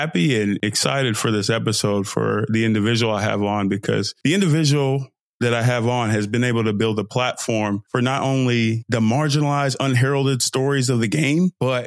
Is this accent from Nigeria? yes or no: yes; Nigeria; now in Dallas, United States; fine young brother from Dallas, Texas, by way of Nigeria, because I'm Nigerian.